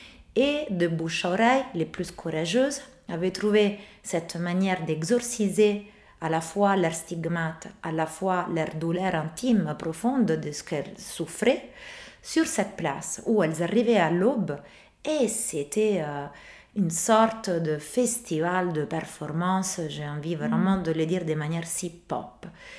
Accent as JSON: {"language": "French", "town": "Rome", "region": "Lazio", "country": "Italy", "tie": "born or raised there", "also_born_or_lived": "Naples", "second_language": "French", "said": "je suis originaire de Naples, mais j'ai grandi à Rome toute ma vie, mais de famille napolitaine des deux côtés, mère et père."}